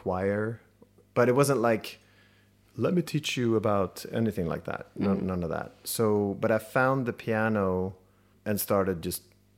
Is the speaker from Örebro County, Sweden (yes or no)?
no; Stockholm, Stockholm County, Sweden; English is a second language; If you would ask me where I'm from, I would say I'm from Stockholm.